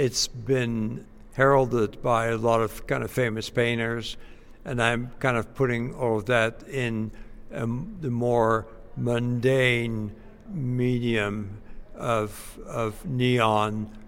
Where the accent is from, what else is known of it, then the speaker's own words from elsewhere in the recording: Netherlands; born there; English is a second language; I was born in Holland.